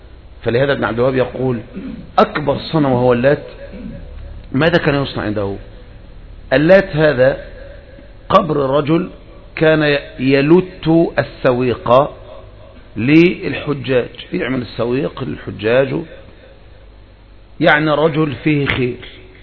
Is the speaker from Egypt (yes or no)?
yes; Egypt